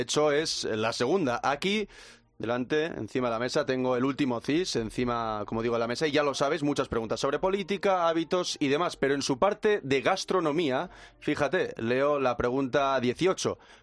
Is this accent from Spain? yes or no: yes; Catalonia, Spain; En Cataluña, por ejemplo, es sencillo. Yo soy catalán, pan tomàquet y calçots.